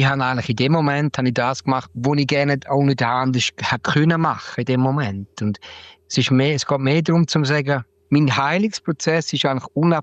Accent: Eastern Switzerland, Switzerland; accent: Eastern Swiss German; Hey, ich bin ein Schweizer Singer-Songwriter. Ich bin mit einem brutal broten Dialekt von der Ostschweiz aufgewachsen. Ich singe aber auf Englisch.

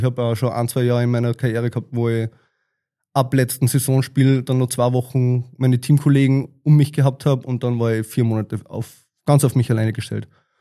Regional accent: Salzburg, Austria; born there; Ich bin nur im Pongau geboren. Meine Familie ist ursprünglich alle aus der Steiermark.

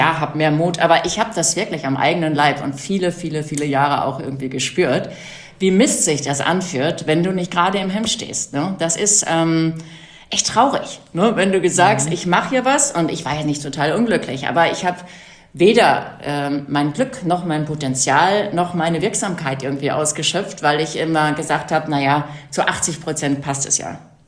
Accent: North Rhine-Westphalia, Germany; Ich bin auf dem Bauernhof groß geworden in Westfalen

